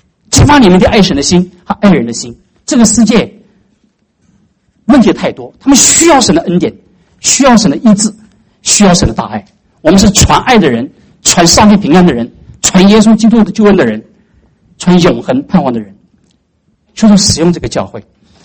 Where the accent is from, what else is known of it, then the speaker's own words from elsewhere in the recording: China; 我们中国人欠福音的债